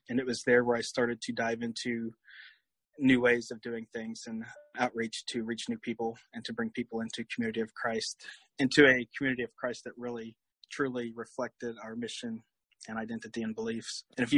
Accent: Portsmouth, Ohio, United States; I was born and raised in Southern Ohio in a town called Portsmouth.

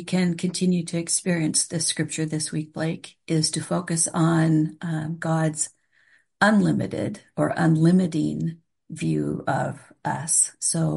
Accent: West Coast, United States; I'm from the West Coast. That's a very spiritual kind of way of looking at it out here.

